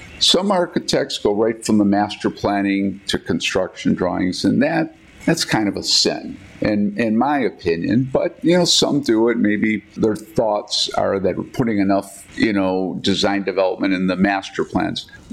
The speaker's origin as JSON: {"language": "English", "town": "Holland", "region": "Michigan", "country": "United States", "tie": "born or raised there", "said": "which I designed in my hometown of Holland, Michigan."}